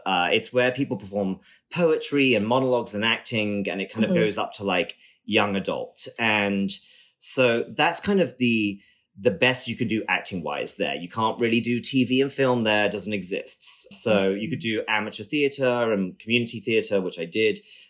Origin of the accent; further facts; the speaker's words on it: United Kingdom; accent: British; now in United States; Like I'm half American, I'm a little bit Scottish, like I'm everything. So, and I've been in the States for 10 years. So my accent's definitely diluted, but I kind of can't help but like go into my British a little bit sometimes.